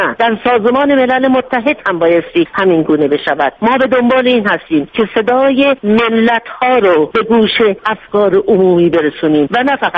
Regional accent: Iran; من چون ایرانی هستم میخوام گریزی بزنم به کشور خودمون.

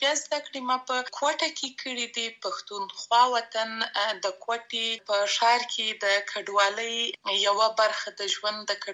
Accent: Afghanistan; زه د افغانستان یم او زه همیشه دا دعوا کوم چې زه د افغانستان یم، یعنی ټول افغانستان راته ګران دی

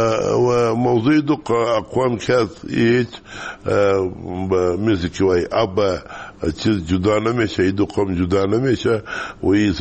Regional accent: Kandahar, Afghanistan; ما از کندهار هستیم.

